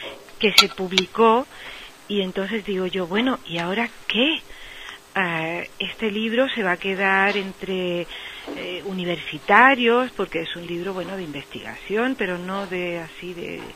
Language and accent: Spanish; Tetouan, Tanger-Tetouan-Al Hoceima, Morocco; born or raised there